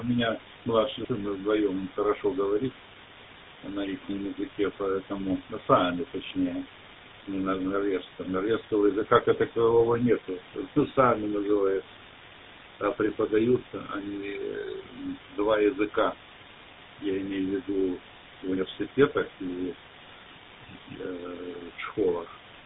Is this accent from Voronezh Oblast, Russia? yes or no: no; Saratov, Saratov Oblast, Russia; moved away as an adult; now in Białystok, Poland; Сам я в Белостоке, имею вид на жительство. А вообще я сам из Саратова. Живу здесь с 1974 года, когда попал в Прибалтийский военный округ.